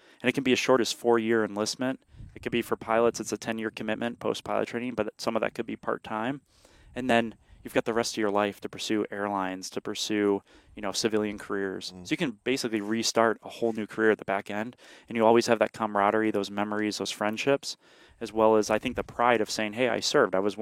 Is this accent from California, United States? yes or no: no; Illinois, United States; as a guy who, again, growing up in Illinois, Illinois public school education.